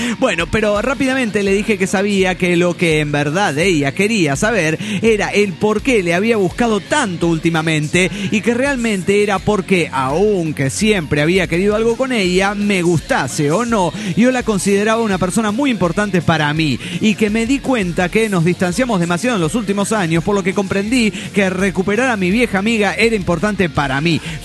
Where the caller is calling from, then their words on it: Guadalajara, Jalisco, Mexico; de Guadalajara, Jalisco, México.